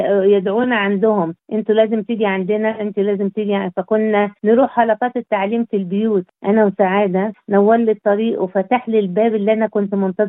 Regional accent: Cairo, Cairo Governorate, Egypt; now in Australia; أنا من مصر طبعا، ومولودة في القاهرة، ومن منطقة اسمها الجيزة

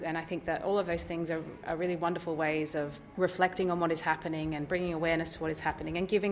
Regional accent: Geelong, Victoria, Australia; now in Brisbane, Australia; I am originally from Geelong. I live in Brisbane these days, so I've flown down to host and perform at this concert tonight.

